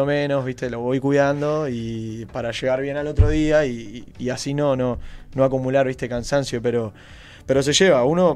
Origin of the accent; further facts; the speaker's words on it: Colón, Montevideo, Uruguay; Nosotros somos de Colón y teníamos muy cerca